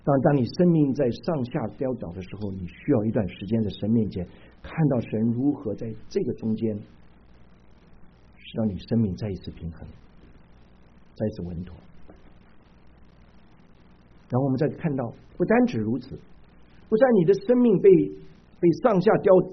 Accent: China; 我们中国人很坏，我们骂人呢，不是骂你，是骂你妈妈

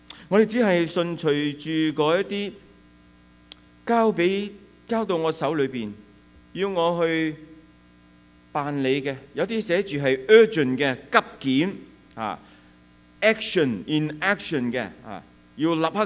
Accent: Hong Kong; now in Canada; 就好像移民来了加拿大的很多不同国籍的，特别是我们香港人，拿到一个安全港回去

